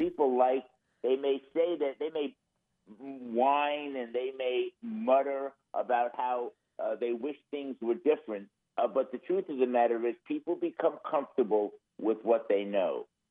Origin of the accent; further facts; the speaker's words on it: New York, United States; moved away as an adult; I grew up in New York. I moved to California 30 years ago to go to work for Charles Schwab.